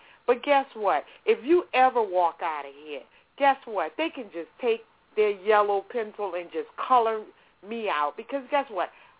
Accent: New Orleans, Louisiana, United States; now in Baton Rouge, United States; Yeah. I'm from New Orleans. I live in the capital city now. And I moved here after Katrina, came here.

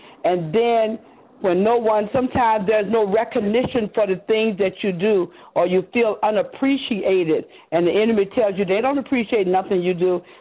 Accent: Richmond, Virginia, United States; She said Richmond, because we're from Richmond.

